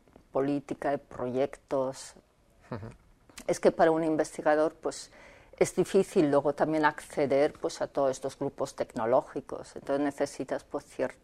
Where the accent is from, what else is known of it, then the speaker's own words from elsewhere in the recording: Vitoria, Basque Country, Spain; yo soy de Vitoria, del País Vasco, allí tuve un profesor de física